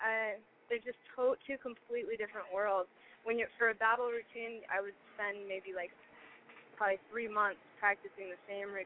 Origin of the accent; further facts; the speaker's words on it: Seattle, Washington, United States; now in Las Vegas, United States; I grew up in Seattle, and then I went to college at Washington State University, and after college I moved to Los Angeles. And then in about 2008, I moved to Vegas.